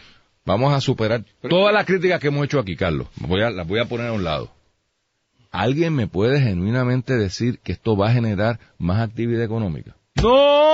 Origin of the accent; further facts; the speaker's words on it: Puerto Rico; porque yo soy boricua, para que tú lo